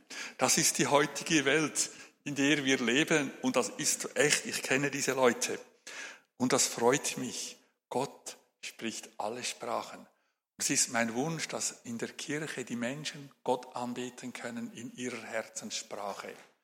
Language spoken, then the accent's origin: German; Afghanistan; Aber wir bei uns in Afghanistan, bei uns ist das völlig normal.